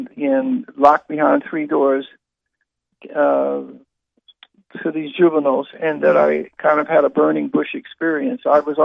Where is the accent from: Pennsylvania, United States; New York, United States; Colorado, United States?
Pennsylvania, United States; Philadelphia; In Philadelphia, Pennsylvania. I was born in a little blue-collar neighborhood during the time of segregation.